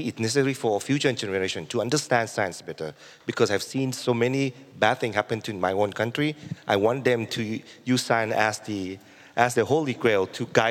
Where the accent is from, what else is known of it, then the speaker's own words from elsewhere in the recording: Thailand; in my home country, Thailand